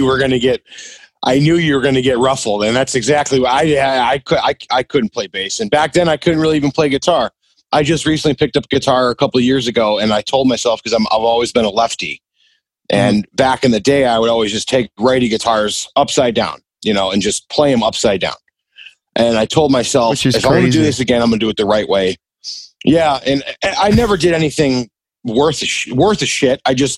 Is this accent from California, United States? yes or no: no; Chicago, Illinois, United States; I'm a drummer. I'm from Chicago.